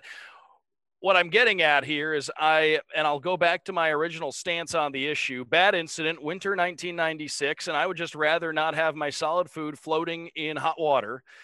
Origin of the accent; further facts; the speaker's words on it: Detroit, Michigan, United States; I'm from Detroit, so the Coney dogs are a big thing